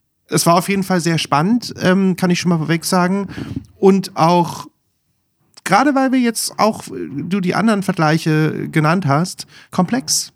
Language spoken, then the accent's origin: German; Berlin, Germany; Und als Kind, als aufgewachsen in Deutschland, klar, ich meine, West-Berlin, ja, geschenkt.